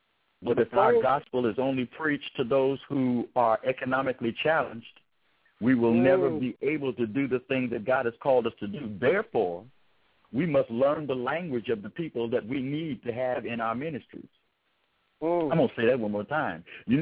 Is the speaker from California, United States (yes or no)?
yes; California, United States; But me being a Californian, I don't and cannot conceive how they culturally accept, speak, eat, live, because we live different.